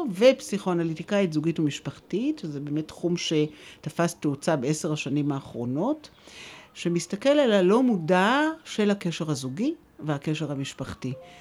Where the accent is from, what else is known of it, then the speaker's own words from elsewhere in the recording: Jerusalem, Jerusalem District, Israel; אני ישראלית, ואני ירושלמית, מצד אחד שורשים עמוקים בירושלים, ומצד שני שורשים עמוקים בשואה.